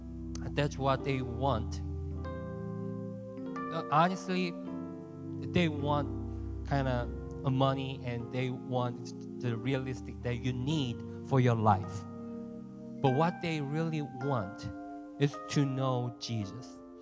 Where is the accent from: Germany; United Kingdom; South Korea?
South Korea; English is a second language; Yeah, I'm from Korea.